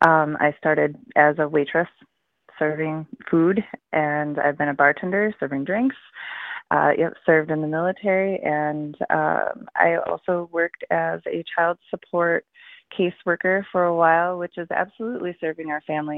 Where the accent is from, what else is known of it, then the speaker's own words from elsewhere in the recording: Merrill, Wisconsin, United States; also born or lived in Wausau, United States; I was born and raised in Merrill, Wisconsin. I lived a lot of my life in Wausau.